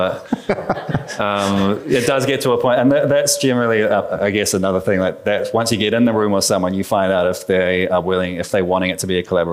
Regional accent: New Zealand; I especially, I think, as a Kiwi and being quite laid back, It's good to be around that energy.

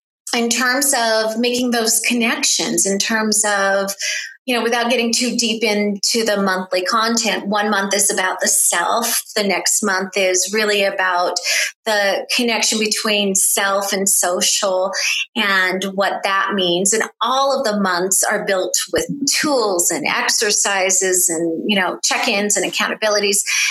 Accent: United States; I'm an American. I wasn't raised with this awareness that the world was so big.

